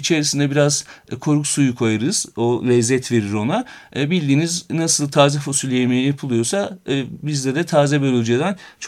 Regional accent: Denizli, Turkey; Aslında Denizli var orada. Benim kendi memleketim.

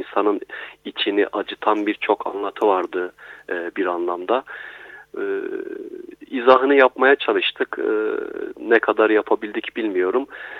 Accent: Adıyaman, Turkey; Ben Adıyamanlıyım aslen. Adıyaman'da yaşıyorum, Anadolu'da yaşıyorum efendim. Ben Adıyaman'ın Kahta ilçesinde yaşıyorum

